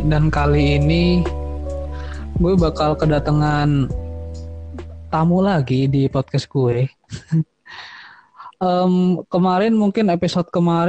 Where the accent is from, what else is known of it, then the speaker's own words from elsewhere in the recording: East Java, Indonesia; sekarang gue dapet tamu lagi dari Jawa Timur, sama kayak gue nih.